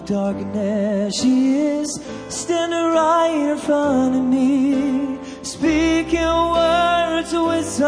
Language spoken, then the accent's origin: English; Salt Lake City, Utah, United States; I'm from Salt Lake City, Utah.